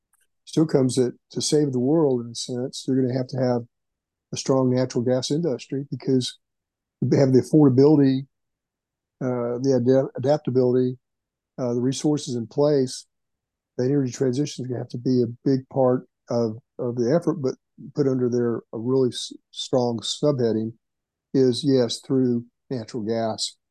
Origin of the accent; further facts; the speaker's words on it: Elk City, Oklahoma, United States; there was a well going to be drilled to 24,000 feet outside my hometown of Elk City, about a mile from Elk City, outside Elk City.